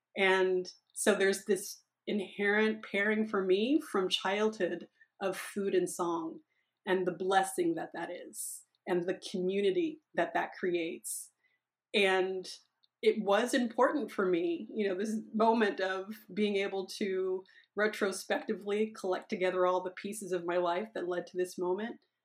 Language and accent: English; Kansas, United States; I am a Midwesterner. I am from the prairies of Kansas, and that's so much a part of my food story and my food journey.